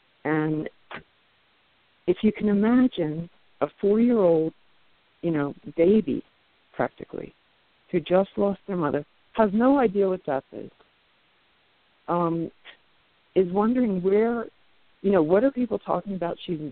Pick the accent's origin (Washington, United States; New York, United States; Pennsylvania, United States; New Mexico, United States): Pennsylvania, United States; born there; I was born in Pennsylvania, and I was born to two college-educated people.